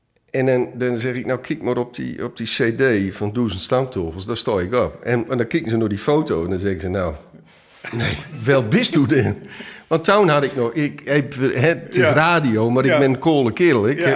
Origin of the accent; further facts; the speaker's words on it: Sappemeer, Groningen, Netherlands; also born or lived in Scheveningen; Daar ben ik geboren. En ik was denk ik 2 jaar of zo. Dan ben ik naar Sappemeer verhuisd.